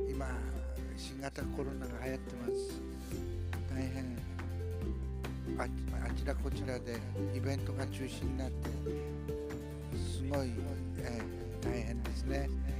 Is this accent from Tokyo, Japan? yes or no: yes; Tokyo, Japan; 私は東京で生まれて東京で育ちました。で、東京で音楽活動もやってましたけども、